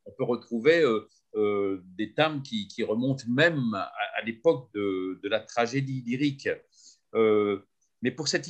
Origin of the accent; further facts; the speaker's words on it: Normandy, France; je suis normand déjà, d'origine